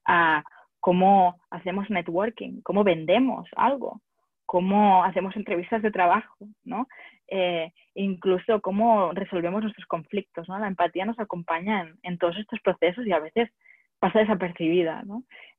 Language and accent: Spanish; Barcelona, Catalonia, Spain; also born or lived in France / London / United States; soy de Barcelona y he dado muchas vueltas por el mundo, he viajado mucho. He vivido en Francia, en Londres, en Estados Unidos.